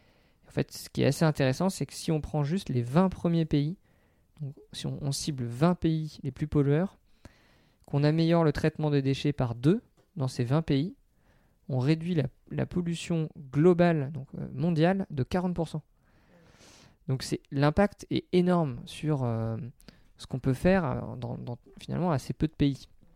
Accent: Concarneau, Brittany, France; J'ai grandi à Concarneau

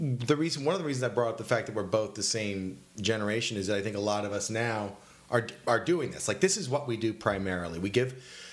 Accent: Stockton, California, United States; Stockton.

